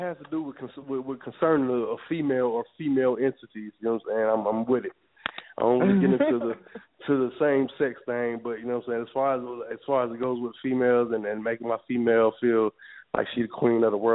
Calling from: Atlanta, Georgia, United States; I'm calling in from Atlanta, Georgia. You know what I'm saying?

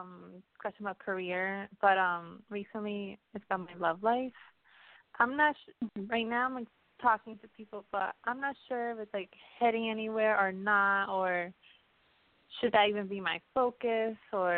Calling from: Connecticut, United States; I'm calling from Connecticut.

